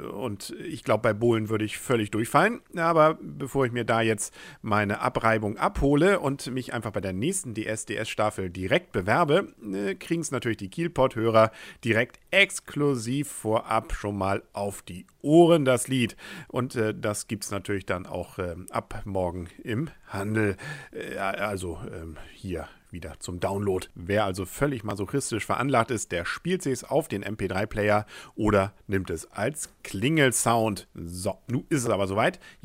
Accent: Kiel, Schleswig-Holstein, Germany; Ich komme ja wie gesagt aus Kiel.

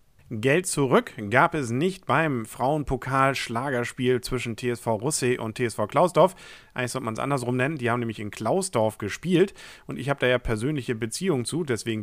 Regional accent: Kiel, Schleswig-Holstein, Germany; Was macht man als Kieler sonst, wenn so ein scheiß Wetter ist?

